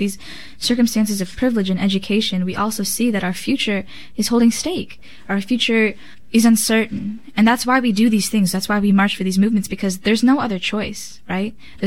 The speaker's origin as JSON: {"language": "English", "country": "United States", "tie": "born or raised there", "said": "I think growing up in America, a country that adheres to a form of white nationalism"}